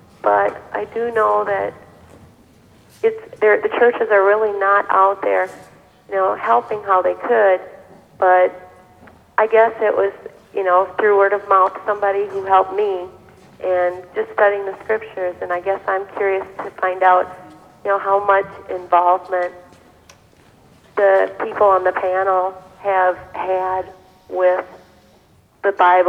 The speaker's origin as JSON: {"language": "English", "town": "La Crosse", "region": "Wisconsin", "country": "United States", "said": "Okay, I'm from La Crosse, Wisconsin."}